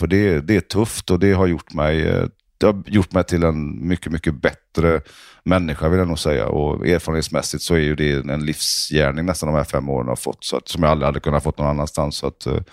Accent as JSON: {"language": "Swedish", "country": "Sweden", "tie": "born or raised there", "said": "Holland är ju såklart närmare där jag är uppfostrad i Sverige"}